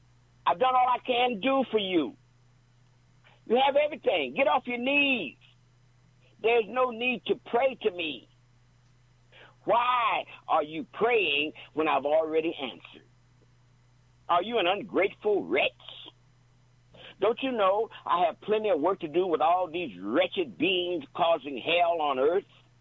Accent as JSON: {"language": "English", "town": "Oakland", "region": "California", "country": "United States", "said": "I am from Oakland. I'm in Oakland right now."}